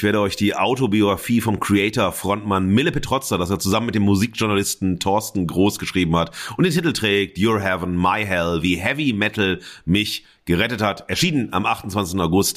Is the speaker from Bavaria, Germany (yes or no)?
no; North Rhine-Westphalia, Germany; Ich bin selber im Ruhrgebiet groß geworden